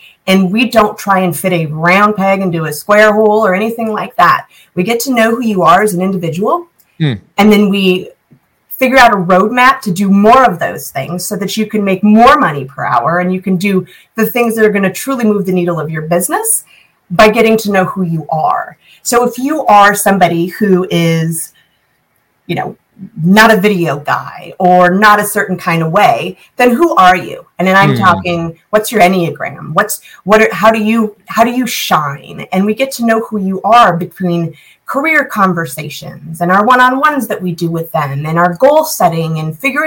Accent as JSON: {"language": "English", "region": "California", "country": "United States", "said": "I am from California originally"}